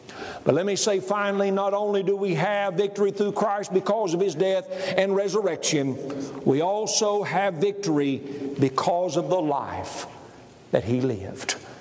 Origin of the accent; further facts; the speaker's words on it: Oklahoma, United States; You know, I'm from Oklahoma. I didn't know any better.